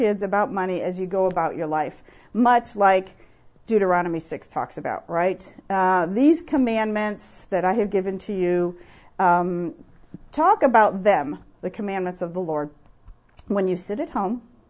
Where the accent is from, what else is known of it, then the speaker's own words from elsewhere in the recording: Wisconsin, United States; also born or lived in Cincinnati; I'm from Cincinnati. I grew up in Wisconsin, but now I say y'all.